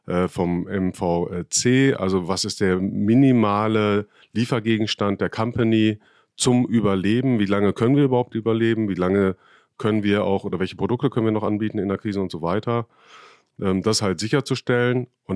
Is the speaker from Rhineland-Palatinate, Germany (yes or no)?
no; North Rhine-Westphalia, Germany; Und es ist OWL und es ist MIN und es ist da, wo ich herkomme.